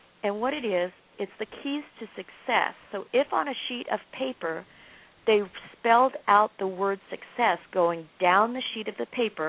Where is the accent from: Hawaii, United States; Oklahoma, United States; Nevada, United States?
Nevada, United States; Las Vegas; I'm from Las Vegas.